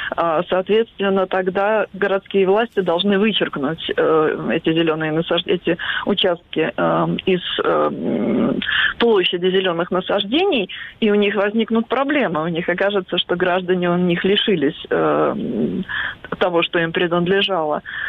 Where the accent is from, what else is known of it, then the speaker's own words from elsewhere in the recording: Kaliningrad, Kaliningrad Oblast, Russia; в Калининграде, откуда я родом